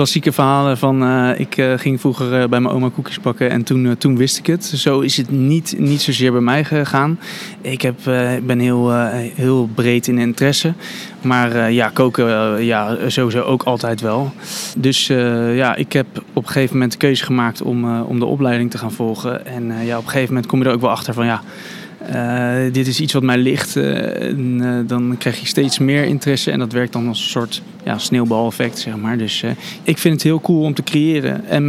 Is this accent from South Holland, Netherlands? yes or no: yes; The Hague, South Holland, Netherlands; Ik kom uit Den Haag.